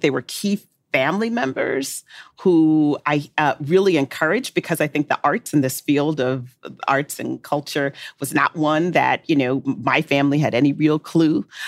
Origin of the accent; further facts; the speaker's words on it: Chicago, Illinois, United States; Because I'm from Chi-Town, and my partner in the group, Meredith, was from New Jersey, the Garden State.